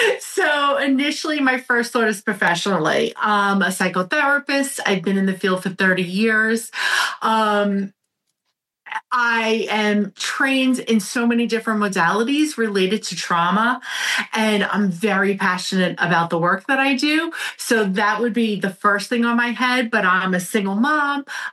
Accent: Brooklyn, New York, United States; accent: Brooklyn; And as we were checking out with my Brooklyn accent, I turned around to the cashier

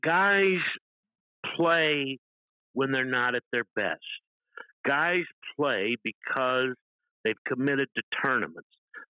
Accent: St. Louis, Missouri, United States; In my hometown of St. Louis last week

